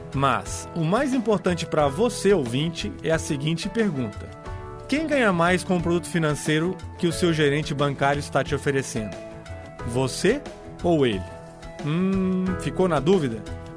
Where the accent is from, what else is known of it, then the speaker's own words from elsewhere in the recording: Minas Gerais, Brazil; Como bom mineiro, sempre desconfiei que as razões não são bem essas.